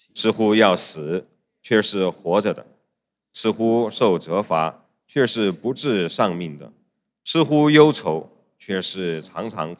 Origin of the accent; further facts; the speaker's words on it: Chengdu, Sichuan, China; 就是我的老家了